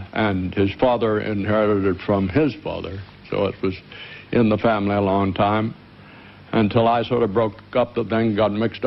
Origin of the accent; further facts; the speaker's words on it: Indiana, Pennsylvania, United States; I say, Indiana, Pennsylvania. They say, well, make up your mind. Where are we? Where is it? But it's a small town.